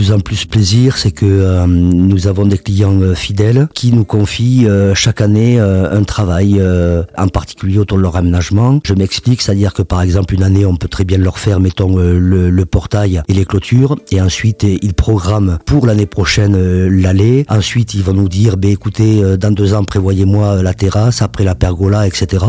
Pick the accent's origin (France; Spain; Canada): France; Périgueux, Nouvelle-Aquitaine; Je suis natif de Prigorieux.